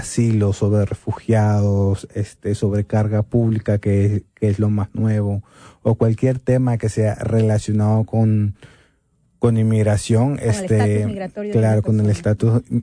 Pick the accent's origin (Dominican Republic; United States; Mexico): United States; Queens, New York; yo soy de Queens, ¿no?